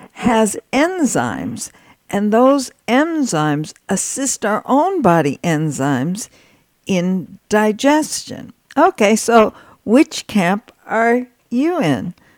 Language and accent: English; California, United States; I'm from California. The first course is always raw.